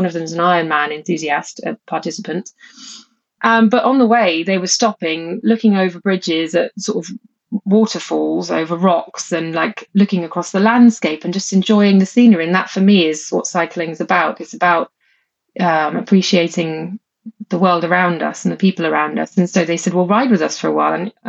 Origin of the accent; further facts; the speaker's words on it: United Kingdom; I had as a kid and kind of lost over the years, I guess, being British.